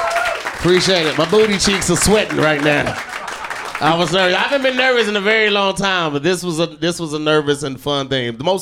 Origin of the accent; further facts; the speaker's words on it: East St. Louis, Illinois, United States; I was raised in East St. Louis, which is like Compton and Watts together, but the size of Toluca Lake.